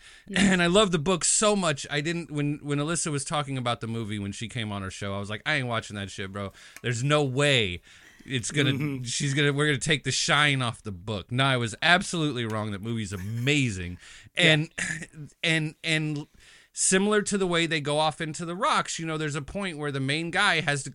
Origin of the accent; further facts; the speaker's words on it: United States; When we talked about, as an American, it's very easy to sort